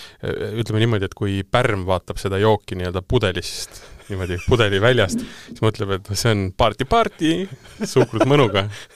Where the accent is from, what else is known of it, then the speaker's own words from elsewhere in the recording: Tartu, Tartu County, Estonia; no kuna ma olen ise Tartust pärit , eks ju , ja